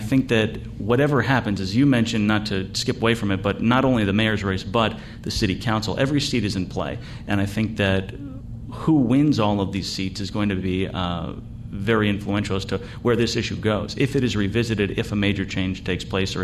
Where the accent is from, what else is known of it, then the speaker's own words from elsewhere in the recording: Wayland, Massachusetts, United States; I'm a Bostonian. I'm from about 20 miles west of Boston. What I tell people is if you've heard of Wellesley College, where Hillary Clinton went to school, I'm from a town called Wayland, which is two towns over